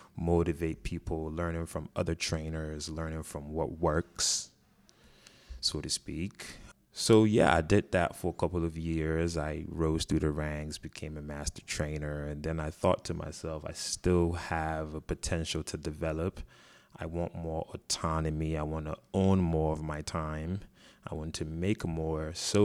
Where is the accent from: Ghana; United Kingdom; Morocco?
Ghana; moved away as an adult; now in United States; This is in Ghana. Okay. So I'm from Ghana. I didn't come to the States until I was 18.